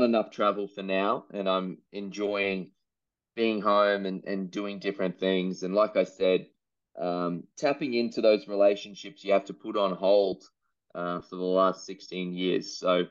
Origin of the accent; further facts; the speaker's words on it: Queensland, Australia; As a Queenslander, it was Paddy Rafter.